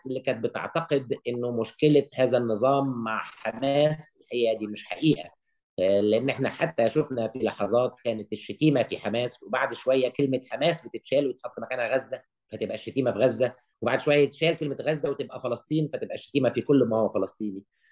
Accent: Egypt; ومسؤوليتنا احنا كشعب مصري هو تغيير حكمنا وبناء بلدنا والنمو بيها

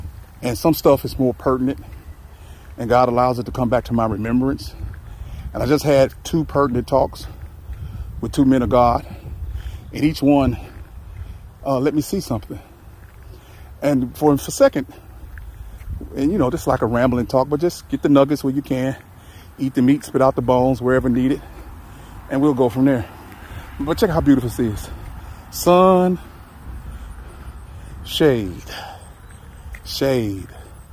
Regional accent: University City, Missouri, United States; I'm in the park, beautiful Miller Park in University City, Missouri, my hometown.

